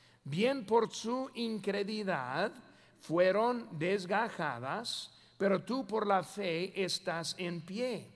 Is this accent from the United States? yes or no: yes; United States; Spanish is a second language; Yo soy un norteamericano.